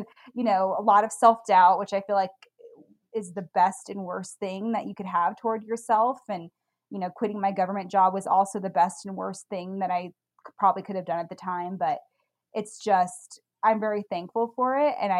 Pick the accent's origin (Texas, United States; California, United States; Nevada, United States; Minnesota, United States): Nevada, United States; Reno; I'm from Reno, Nevada, which is a very small town, and I'm in a small community in that town.